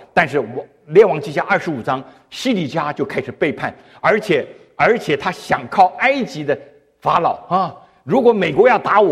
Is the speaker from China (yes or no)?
yes; China; 今天我们中国人叫什么？汉奸呢？